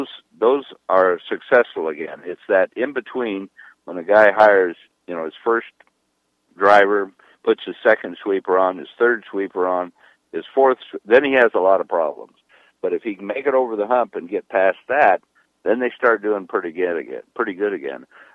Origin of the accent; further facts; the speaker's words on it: California, United States; Well, you know, we're from the Bay Area, and nobody knows better than the people that live in the Bay Area.